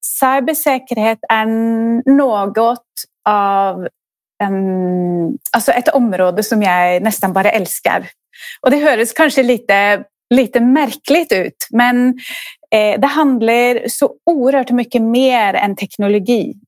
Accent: Norway; Swedish is a second language; now in Sweden; Först så kan jag börja med att jag är ju norsk. Jag tror att man hör det lite på sättet jag pratar. Men jag bor här i Sverige och har bott här i många år.

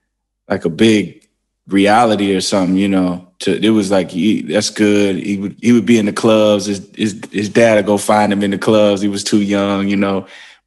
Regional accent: Wisconsin, United States; born there; also born or lived in Wyoming / Arkansas / Atlanta / Memphis; I lived all over the place. Like I was born in Wisconsin, then I moved to Wyoming, then Arkansas, then Atlanta, then Memphis, then Michigan.

